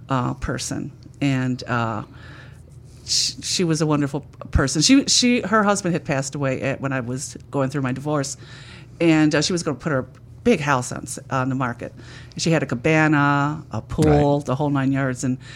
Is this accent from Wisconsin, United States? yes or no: no; Chicago, Illinois, United States; also born or lived in Tennessee; And I'm originally from Chicago.